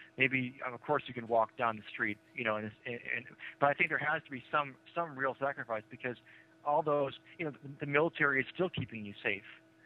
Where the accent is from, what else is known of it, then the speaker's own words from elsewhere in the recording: Wisconsin, United States; Yes, I'm from Wisconsin, actually. It means a lot to me. I'm from Wisconsin.